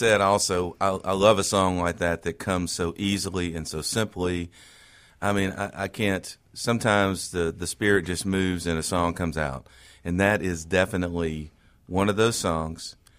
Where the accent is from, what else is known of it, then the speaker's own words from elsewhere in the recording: Canton, Mississippi, United States; I was born and raised in Canton in 61, graduated Canton Academy there